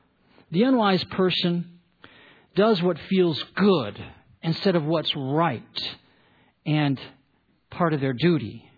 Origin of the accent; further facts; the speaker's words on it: Detroit, Michigan, United States; I grew up in Detroit. My dad designed cars.